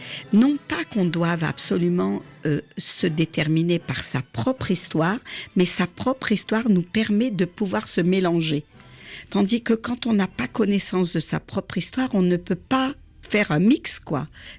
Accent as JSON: {"language": "French", "country": "Algeria", "moved": "yes", "lives_now": "France", "said": "quand je suis arrivée d'Algérie, donc j'ai habité donc Marseille, ensuite Montreuil, Bobigny"}